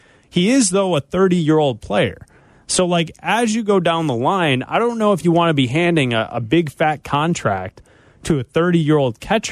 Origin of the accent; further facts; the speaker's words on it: Chicago, Illinois, United States; Chicago. Illinois.